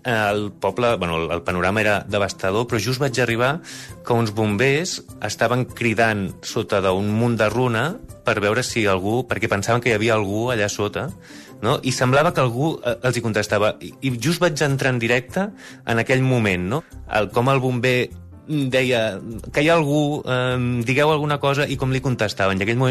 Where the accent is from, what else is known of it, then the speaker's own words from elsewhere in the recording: Barcelona, Catalonia, Spain; tinc 40 anys, sóc del Poble Sec